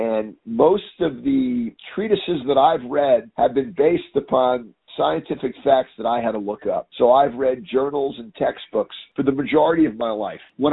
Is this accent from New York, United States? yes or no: yes; Yonkers, New York, United States; I grew up in Yonkers, New York, and much of the book is based in Yonkers. And I grew up in a multicultural area with significant difference in the ethnicities.